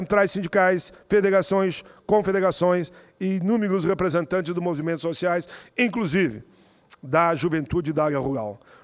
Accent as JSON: {"language": "Portuguese", "town": "Caxias do Sul", "region": "Rio Grande do Sul", "country": "Brazil", "tie": "born or raised there", "said": "que é de Caxias do Sul, a minha terra natal"}